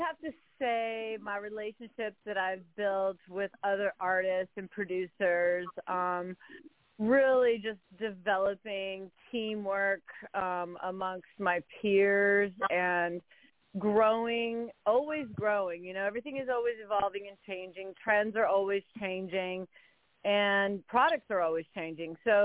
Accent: New Orleans, Louisiana, United States; also born or lived in Portland, Oregon; now in Los Angeles, United States; I'm from the West Coast. I've lived in L.A. since 98, but I grew up in New Orleans and Portland, Oregon.

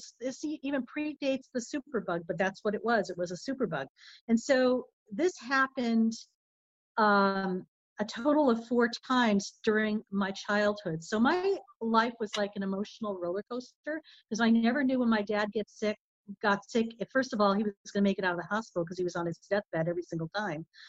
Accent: Connecticut, United States; And for me, I grew up in Connecticut, which is on the opposite coast.

